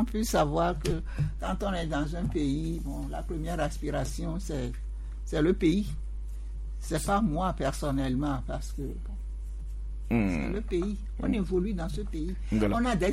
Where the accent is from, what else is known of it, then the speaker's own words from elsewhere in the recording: Togo; nous sommes tous des Togolais, là.